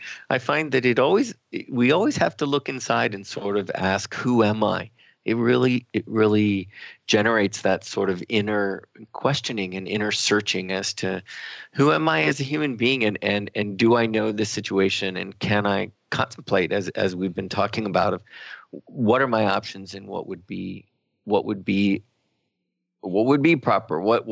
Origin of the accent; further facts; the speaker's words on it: New York City, New York, United States; Or being a New Yorker, you think, I bet this is a scam